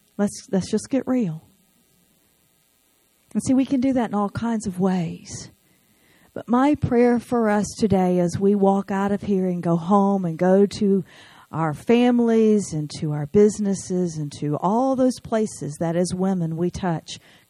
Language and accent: English; United States; can I just talk to us as American women for a minute?